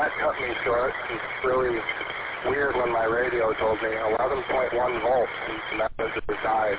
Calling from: Michigan, United States; I'm kind of right in between Pommel and Fowler, a little north of that, by the Maple River State Game area.

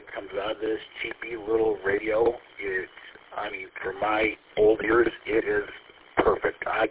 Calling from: Michigan, United States; Of course, I'm not far from Mount Clemens or Peter. I'm in the condo with the attic antenna, as you guys know.

